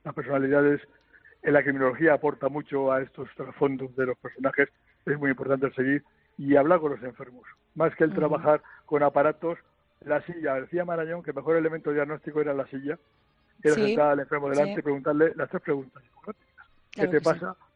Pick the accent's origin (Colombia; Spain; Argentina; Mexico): Spain; Valencian Community; Yo soy valenciano y siempre tengo una puntita de valencianía que me tira a la tierra.